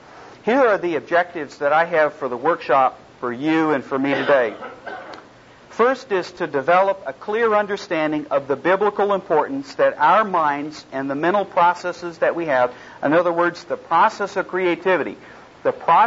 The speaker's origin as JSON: {"language": "English", "town": "Oklahoma City", "region": "Oklahoma", "country": "United States", "said": "I'm from Oklahoma City."}